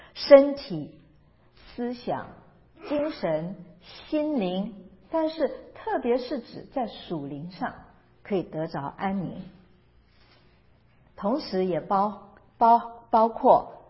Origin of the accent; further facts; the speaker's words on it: China; 像我们中国人或一般人讲平安的时候所具有的概念